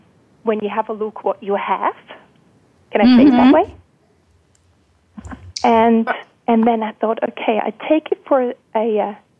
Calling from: Glarus, Switzerland; I'm calling in from Glarus in Switzerland, actually in our bakery.

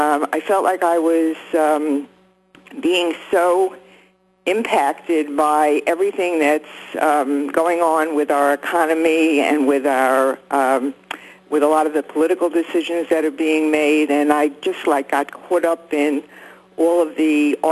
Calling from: New York, United States; I'm calling from New York.

